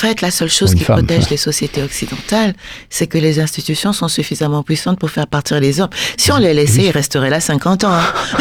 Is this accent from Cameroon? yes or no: yes; Cameroon; moved away as an adult; Je suis née, j'ai grandi au Cameroun. Je suis partie du Cameroun pour mes études à 21 ans. Je suis revenue.